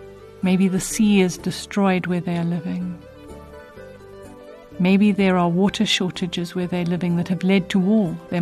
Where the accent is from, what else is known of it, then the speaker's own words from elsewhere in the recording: South Africa; In a very real way, I might say I'm a South African, you might say I'm a South African, or I'm a Zulu, or I'm a Xhosa.